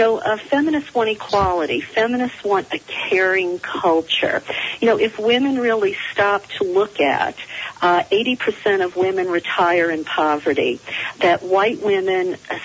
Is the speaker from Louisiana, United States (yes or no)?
yes; New Orleans, Louisiana, United States; That's right. I'm from the Big Easy, as so many people call it, the home of Mardi Gras and beignets and crawfish boils.